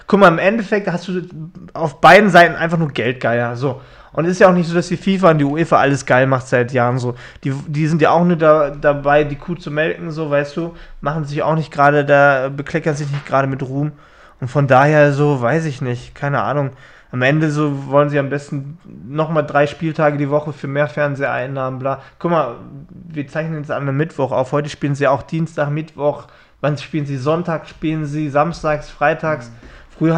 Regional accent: Dortmund, North Rhine-Westphalia, Germany; also ich hoffe sogar, als Dortmunder, dass Schalke nächstes Jahr wieder aufsteigt

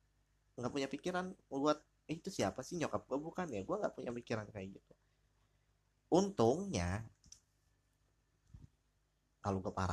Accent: Bali, Indonesia; Saudara-saudara gua ada yang dari Jakarta, ada yang dari Semarang, dan gua dari Bali

